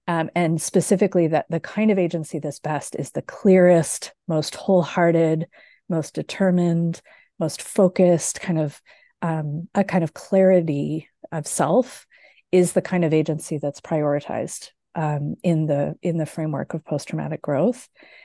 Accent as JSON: {"language": "English", "country": "Canada", "lives_now": "Michigan, United States", "said": "I am Canadian. I now live in the US, in Michigan."}